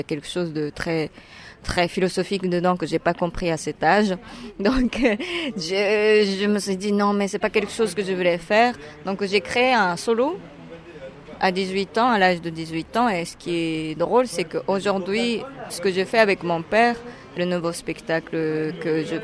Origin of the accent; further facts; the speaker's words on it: Tokyo, Japan; j'ai grandi à Tokyo et j'ai grandi dans un monde qui est très bruyant